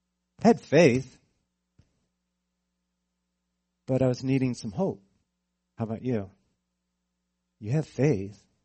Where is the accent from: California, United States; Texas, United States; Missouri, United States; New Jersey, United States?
California, United States; And if you don't know me very well, I grew up in California.